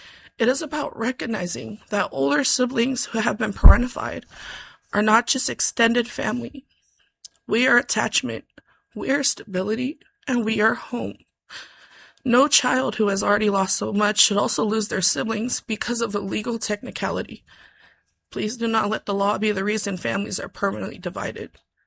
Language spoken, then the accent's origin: English; Anchorage, Alaska, United States; I'm from Anchorage, and I am here to testify in support of House Bill 157.